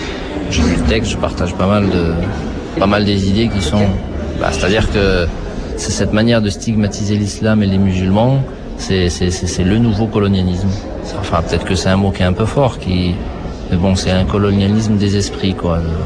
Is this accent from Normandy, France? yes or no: no; Clermont-Ferrand, Auvergne-Rhône-Alpes, France; Moi, je suis Clermontois, je suis d'Auvergne. Je suis ici que depuis un an et demi, je vis dans une cité universitaire.